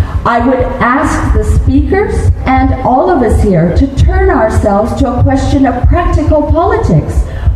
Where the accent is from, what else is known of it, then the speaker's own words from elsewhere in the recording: United Kingdom; International Socialist, I'm from Britain.